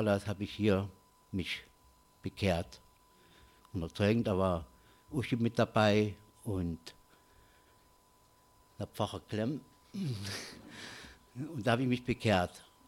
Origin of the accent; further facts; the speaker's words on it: Crimmitschau, Saxony, Germany; born there; bin geboren in Grimmitschau, in der DDR war das.